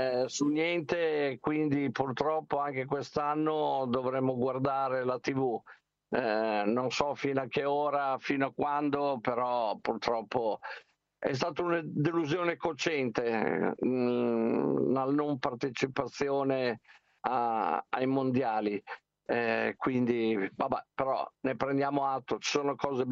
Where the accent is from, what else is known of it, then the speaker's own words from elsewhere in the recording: Turkey; anche se io sono turco.